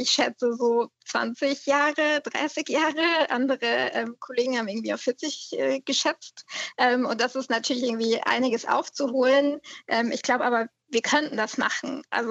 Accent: Germany; ich bin ja auch Deutsche

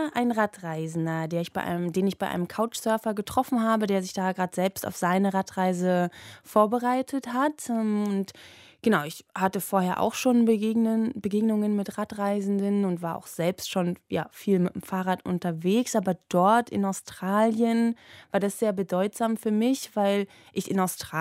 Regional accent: Germany; über den Harz zurück nach Berlin, also so eine kleine Acht gefahren in Deutschland, um mein Heimatland irgendwie zu erkunden.

